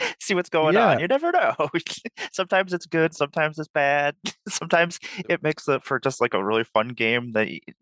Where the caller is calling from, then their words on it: Buffalo, New York, United States; from Buffalo, New York. I'm just calling in.